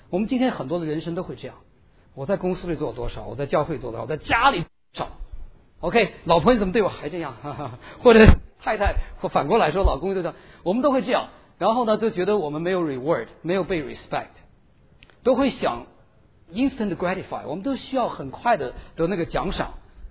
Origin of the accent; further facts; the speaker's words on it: Lanzhou, Gansu, China; 我以为没事儿，我是兰州长大的，我一点事儿没有